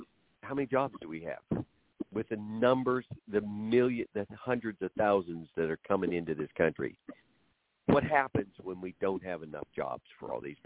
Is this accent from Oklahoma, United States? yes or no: yes; Oklahoma, United States; My hometown in northern Oklahoma had a very poor work ethic.